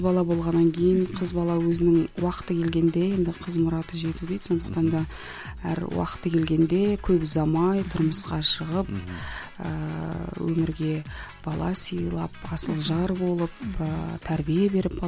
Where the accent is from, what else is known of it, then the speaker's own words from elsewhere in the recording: East Kazakhstan Region, Kazakhstan; born there; now in Almaty, Kazakhstan; Енді мен Шығыс Қазақстан облысы Марқакөл ауданында дүниеге келдім. Біраз жылдар болды, міне 97 жылдан бастап осы Алматы қаласының тұрғынымыз.